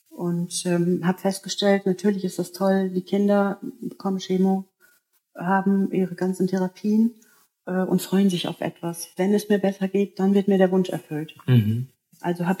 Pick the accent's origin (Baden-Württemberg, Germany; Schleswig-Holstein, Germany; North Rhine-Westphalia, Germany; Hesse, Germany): North Rhine-Westphalia, Germany; Recklinghausen; now in Würzburg, Germany; Ich selber bin ja aus Recklinghausen, Herten, und lebe jetzt in Würzburg